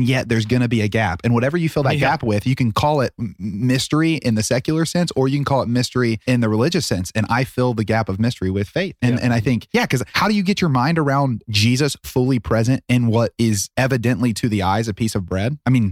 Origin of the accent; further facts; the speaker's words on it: Ohio, United States; I have tons of friends from my hometown because we're kind of the beginning of the Bible Belt down in Southern Ohio.